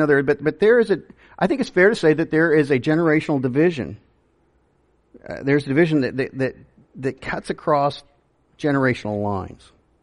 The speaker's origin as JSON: {"language": "English", "region": "Kansas", "country": "United States", "lives_now": "Lakeland, United States", "said": "I'm from Kansas. How in the world did I end up in Lakeland, Florida?"}